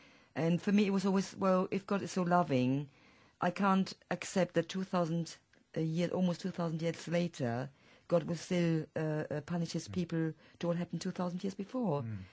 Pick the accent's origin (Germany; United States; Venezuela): Germany; Yes, you're quite right. I'm from Germany.